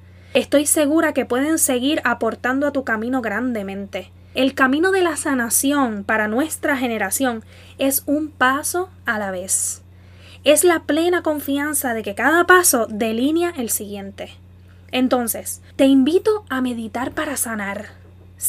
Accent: Orocovis, Puerto Rico; orocoveña puertorriqueña

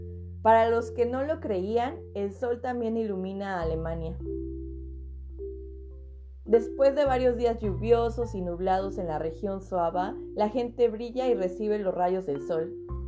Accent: Mexico; now in Stuttgart, Germany; me encuentran en Instagram como

